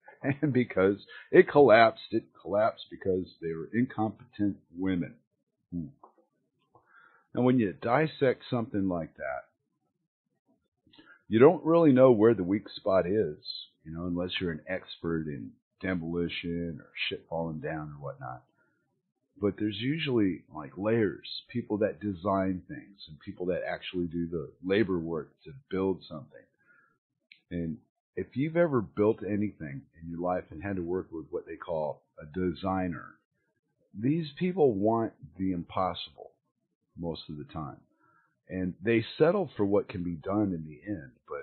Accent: United States; I'm American. I should be waving an American flag

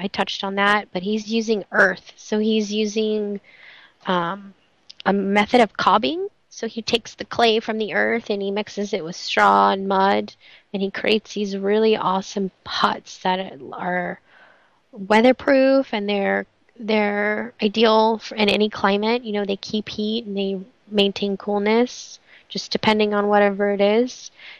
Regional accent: California, United States; it was so inspiring to be in my home state, right smack in the middle of it, and experience the culture there. And there really is such an amazing culture in Sebastopol and in Santa Rosa, California.

